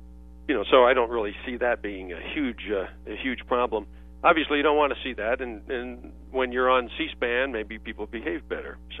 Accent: California, United States; And I'm from California originally, so I, you know, I appreciate that.

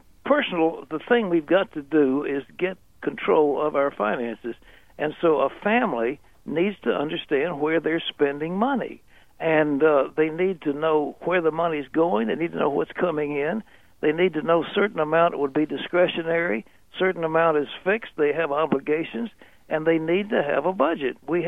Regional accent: Virginia, United States; But God led me to leave New York City and come down to Virginia, where my home state

